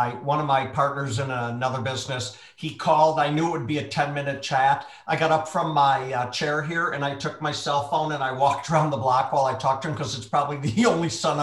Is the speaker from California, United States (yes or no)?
no; Minnesota, United States; Well, I'm growing up in Minnesota, this would have not been unusual for me, right?